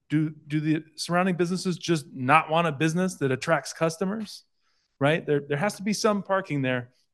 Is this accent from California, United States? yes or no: yes; Castro Valley, California, United States; I'm a born and raised in Castro Valley, current resident on Lawrence Drive.